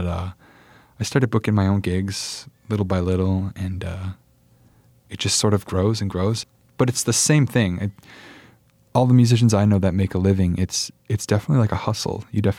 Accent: Port Washington, United States; I'm from Port Washington originally.

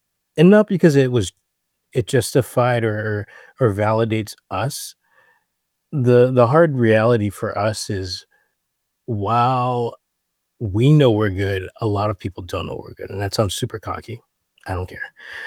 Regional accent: Honolulu, Hawaii, United States; My tutu was born in Kona, but my entire family, like, we grew up in Honolulu. I'm a city boy.

